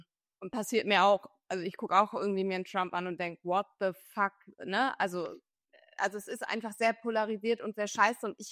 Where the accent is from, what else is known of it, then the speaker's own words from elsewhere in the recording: Husum, Schleswig-Holstein, Germany; ich komme aus Norddeutschland und ganz viel in meinem Kopf findet da auch irgendwie immer noch statt